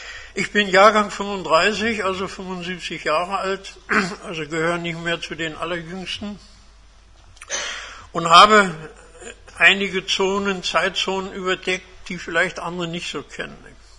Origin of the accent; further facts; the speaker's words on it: Rostock, Mecklenburg-Vorpommern, Germany; also born or lived in Koblenz; So, ich bin Rostocker seit Anfang 46. Ich kenne also die Geschichte der Stadt bis auf die 10 Jahre Koblenz aus eigenem Erleben, bin da also kaum größere Zeit weg gewesen dazwischen, bis auf diese 10 Jahre.